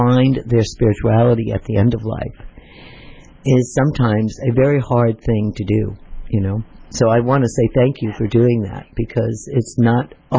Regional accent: New York, United States; My father was Italian. My mom was Irish, and we grew up in New York, right?

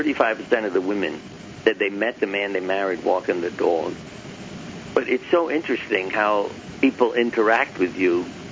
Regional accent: Brooklyn, New York, United States; I grew up in Brooklyn, 1453 East 3rd Street between Avenue M and N. And the street was like family.

